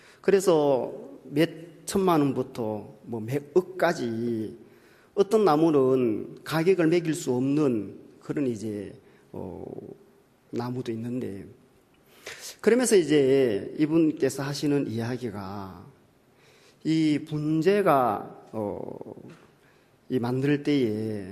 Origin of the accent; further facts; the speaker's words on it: Jeju, South Korea; 저는 우리나라 제일 남단 제주도에서 왔습니다.